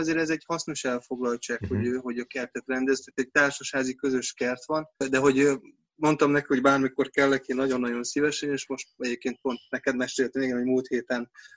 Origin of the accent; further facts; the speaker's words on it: Budapest, Hungary; Szerintem ilyen kb. 7-8 éve lakok itt. Én Rákoskeresztúri gyerek vagyok, 17. kerületben születtem, ott nevelkedtem. Aztán, amikor beköltöztem, hát nyilván már a párommal kezdtünk le a második kerületben lakni. Először egy kis lakásban, most, hogy gyermek van egy nagyobban.